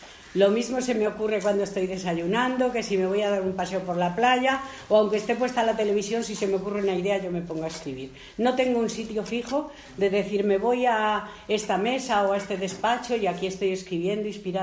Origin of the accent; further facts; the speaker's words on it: Madrid, Community of Madrid, Spain; porque yo soy madrileña y vivía en Madrid. Entonces Madrid es una ciudad enorme, llena de coches, de humo, de contaminación, de gente.